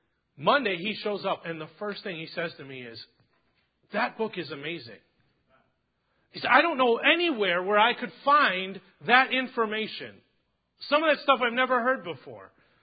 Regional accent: Philadelphia, Pennsylvania, United States; I don't know if it's kosher to take your jacket off, but I'm from Philly, and we kind of do what we want.

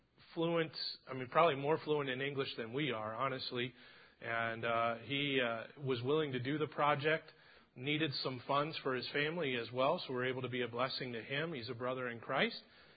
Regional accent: Philadelphia, Pennsylvania, United States; I don't know if it's kosher to take your jacket off, but I'm from Philly, and we kind of do what we want.

